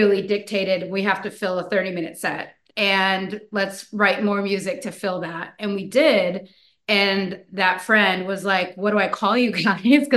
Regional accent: Connecticut, United States; now in Los Angeles, United States; I'm from Connecticut and he's from Vegas. We've been living in LA for many years now.

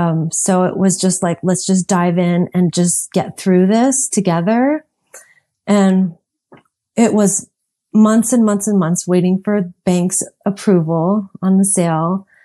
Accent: Phoenix, Arizona, United States; I grew up in the Phoenix area. So my parents had restaurants.

